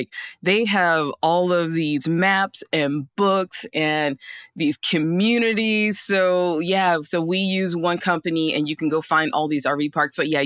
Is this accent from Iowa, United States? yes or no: no; Alabama, United States; moved away as an adult; also born or lived in Georgia; You know, I grew up in Alabama, went to school in Georgia, and I wasn't really feeling San Diego because I was by myself.